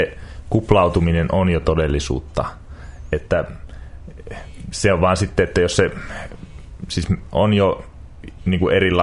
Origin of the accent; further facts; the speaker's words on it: Northern Finland, Finland; sehän on Pohjois-Suomesta kotoisin, että saattaisin ihan hyvin olla kotipaikkakuntani seurakunnassa jäsenenä.